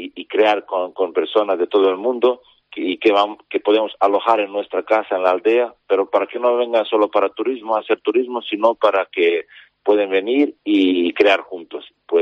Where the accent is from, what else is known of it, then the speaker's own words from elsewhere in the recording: Serbia; yo soy originalmente de Serbia, de Balcanes, de Yugoslavia